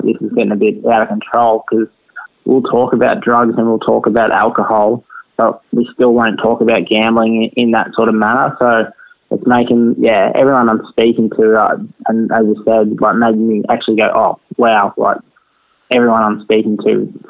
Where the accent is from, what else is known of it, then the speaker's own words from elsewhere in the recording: Geelong, Victoria, Australia; all my family and friends are from Geelong, so I grew up in Geelong